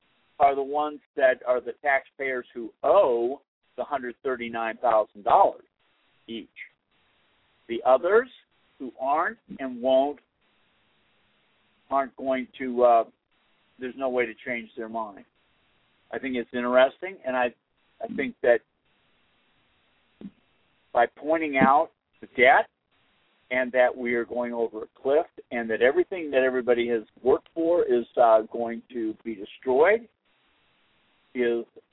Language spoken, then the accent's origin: English; Massachusetts, United States; also born or lived in Iowa; Whereas, mine, I come from Massachusetts, starts 025. Or maybe is it Iowa, since I was born in Iowa.